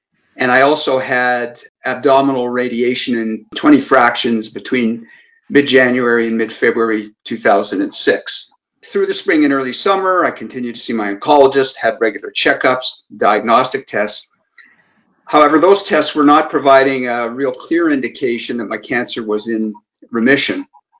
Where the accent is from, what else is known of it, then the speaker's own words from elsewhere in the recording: Winnipeg, Manitoba, Canada; I grew up in Winnipeg